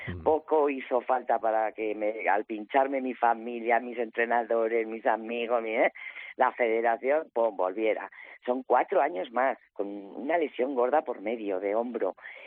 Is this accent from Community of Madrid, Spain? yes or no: yes; Cercedilla, Community of Madrid, Spain; Yo cuando los vi allí con un montón de gente de mi pueblo, de Cercedilla, por un lado decía, Dios mío